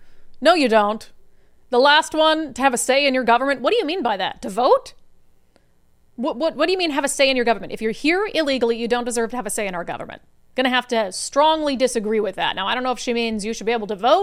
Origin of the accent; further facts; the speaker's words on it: Minnesota, United States; I grew up in Minnesota, not far, I guess, from Minneapolis, and it's freaking cold this time of year.